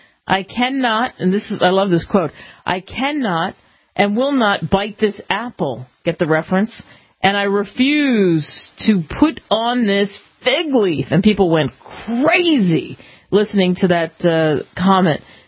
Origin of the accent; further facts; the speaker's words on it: East, United States; growing up in the East. This wasn't a problem. This wasn't part of the discussion because we weren't near the border